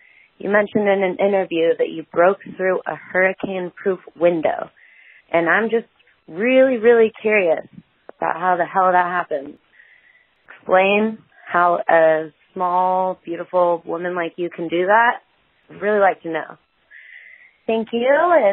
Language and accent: English; Santa Barbara, California, United States; I'm from Santa Barbara, California.